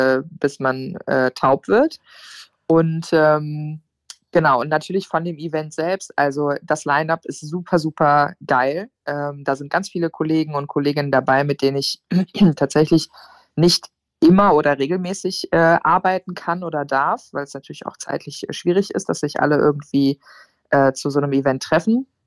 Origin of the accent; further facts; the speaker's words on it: North Rhine-Westphalia, Germany; ich komme aus der Nähe von Bonn bei Köln.